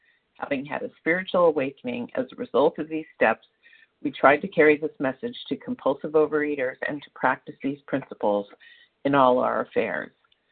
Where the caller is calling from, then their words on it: Santa Monica, California, United States; I'm calling from Santa Monica, California.